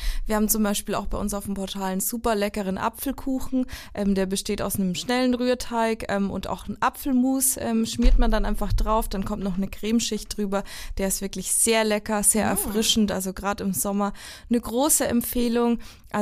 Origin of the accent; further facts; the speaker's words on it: Bavaria, Germany; was auch viel bei uns in Franken angebaut wird, sind Beeren